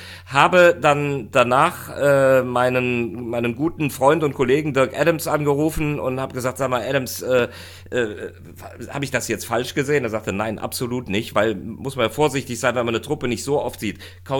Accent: Rhineland, Germany; also zumindest für mich als Rheinländer

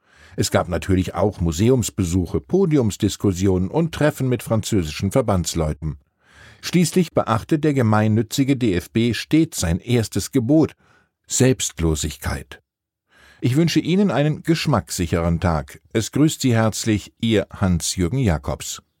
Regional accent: Wiesbaden, Hesse, Germany; In meiner Heimat Wiesbaden-Rheingau

